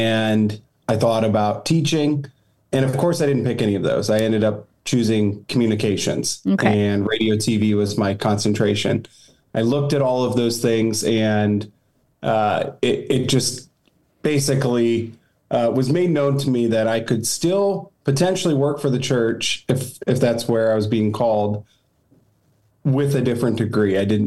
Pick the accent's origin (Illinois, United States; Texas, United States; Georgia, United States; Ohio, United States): Ohio, United States; I'm from Ohio, and my oldest sister went to a youth conference.